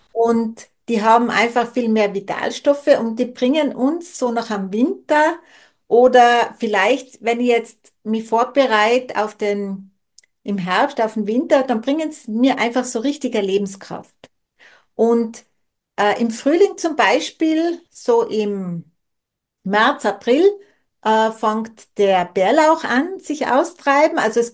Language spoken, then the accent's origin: German; Tyrol, Austria; now in Kufstein, Austria; ich stamme ja ursprünglich aus dem Zillertal, da wo das ja ganz leicht auch einfach in den nächsten Wald rein. Und jetzt wohne ich auch, zwar in der Stadt, aber das ist ja für ich sage immer, das ist eine Stadt am Land, Kufstein.